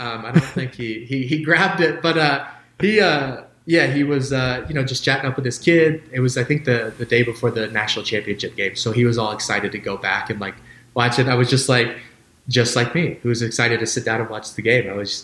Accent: Indianapolis, Indiana, United States; I grew up in Indianapolis, so Colts fans.

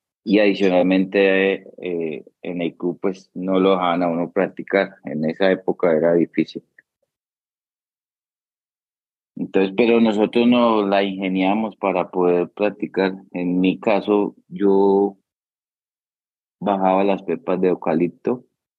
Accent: Tolima, Colombia; also born or lived in Antioquia; Vengo de una familia muy humilde, donde crecimos en el Tolima, digamos que nosotros vivíamos en apartado Antioquia

